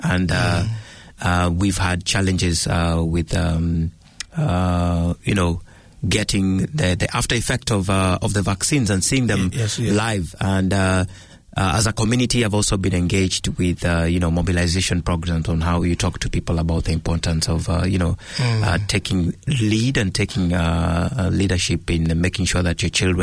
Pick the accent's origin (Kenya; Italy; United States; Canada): Kenya; now in New Zealand; I'm from Kenya